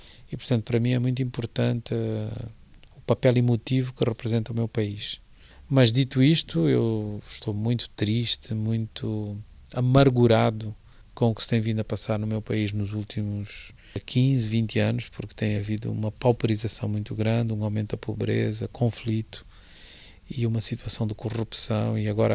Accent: Guinea-Bissau; está rodeado de fotos de Guiné-Bissau e de objetos, etc., porque é uma forma de me lembrar o lugar de onde eu vim.

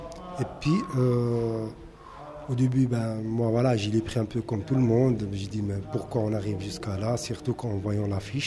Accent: Tunisia; now in Switzerland; je suis tunisien d'origine, je suis suisse, double nationalité. Je suis immigré depuis 31 années que je suis en Suisse.

